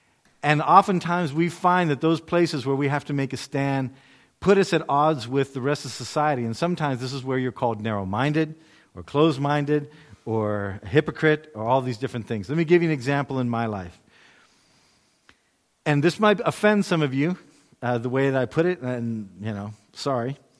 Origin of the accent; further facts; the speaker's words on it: United States; I'm an American. We like our justice.